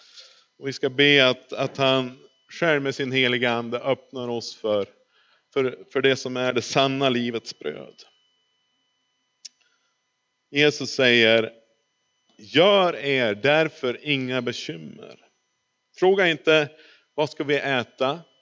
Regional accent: Örnsköldsvik, Västernorrland County, Sweden; Jag har faktiskt bara gjort en kort mellanlandning hemma i Övik hos min familj.

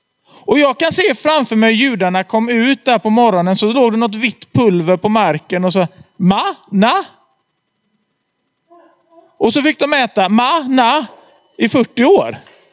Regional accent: Gothenburg, Västra Götaland County, Sweden; Jag är göteborgare till kropp, själ och ande.

